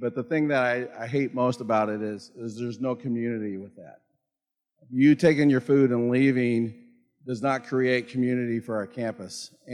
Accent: Kansas, United States; I'm from Kansas. Brittany, are you here? All right, there we go, fellow Kansan. There's not much to Kansas. I like it. I haven't lived there for a long time now

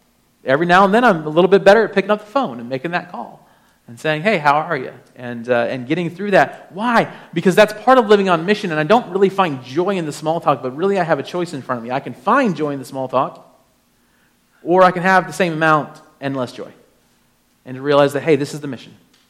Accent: Ohio, United States; I come from Ohio, and I told Sarah when I met her, and I met her in Georgia, when she told me that she lived in Alaska.

